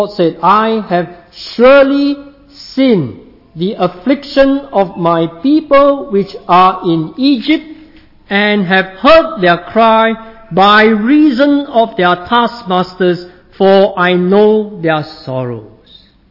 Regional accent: Singapore; I'm from Singapore. And Singapore, as you know, is a very rich and a developed country right now.

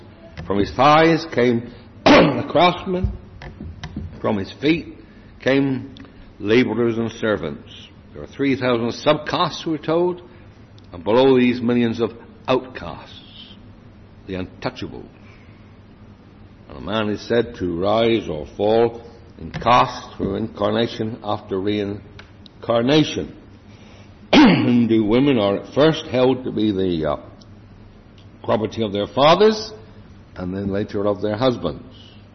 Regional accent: England, United Kingdom; Speaking as an Englishman here this morning, I can say this.

